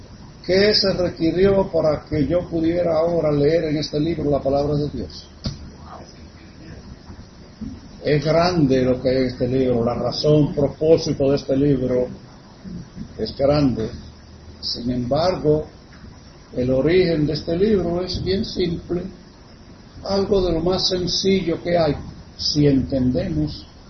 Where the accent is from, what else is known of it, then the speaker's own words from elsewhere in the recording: Puerto Rico; En el contexto de puertorriqueños, que nacimos y nos criamos aquí en Puerto Rico